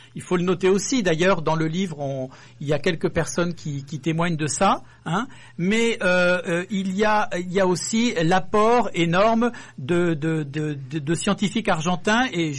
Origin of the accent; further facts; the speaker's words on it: Normandy, France; Je suis français.